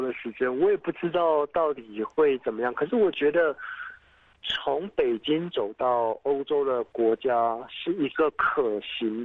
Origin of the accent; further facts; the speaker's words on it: Taiwan; 对，但是因为我是台湾人的关系